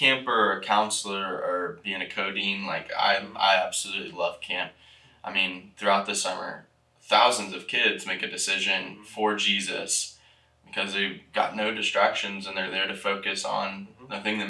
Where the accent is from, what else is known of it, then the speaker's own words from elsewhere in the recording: Tampa, Florida, United States; So I grew up in Tampa, Florida. So it's a big city, a little bit different than Milledgeville, Georgia, but we're excited about being here.